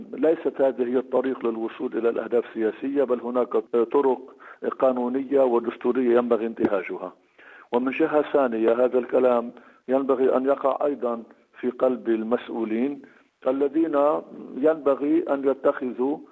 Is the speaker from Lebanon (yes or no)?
yes; Lebanon; كل ما يجري عندنا في لبنان